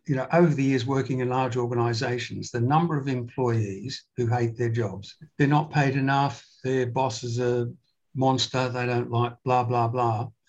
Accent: Australia; They wanted me to become an expat back in my home country, Australia

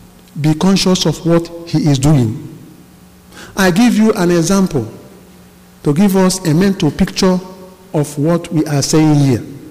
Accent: Nigeria; is coming out of Nigeria." Which means, " … I come from Nigeria."

